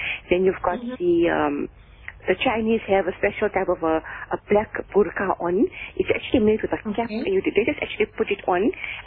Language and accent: English; South Africa; If they ask us, where are you from? I said, South Africa.